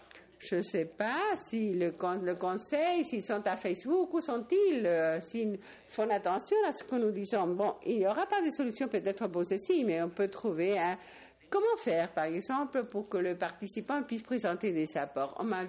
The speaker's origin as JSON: {"language": "French", "country": "Germany", "second_language": "French", "said": "je viens de l'Allemagne"}